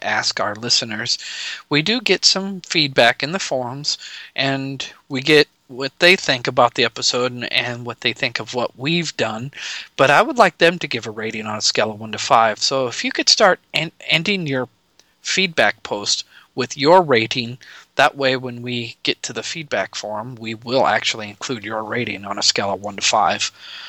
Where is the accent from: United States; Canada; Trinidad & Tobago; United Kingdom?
United States; Nebraska; from Nebraska.